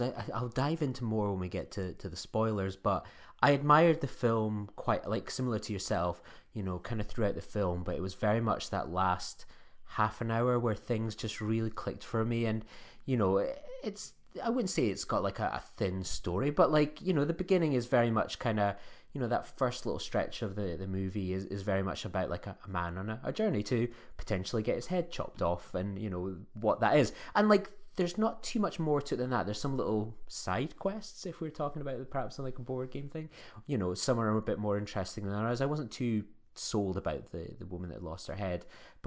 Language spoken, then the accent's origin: English; Scotland, United Kingdom; maybe it goes back to being a Scottish schoolboy, where we still have that story of like Mary Queen of Scots getting beheaded.